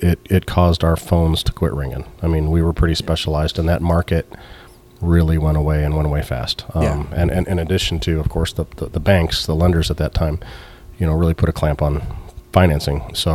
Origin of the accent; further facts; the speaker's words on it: Missouri, United States; This is my hometown. I mean, I grew up here, and I was very determined to do it in my home community.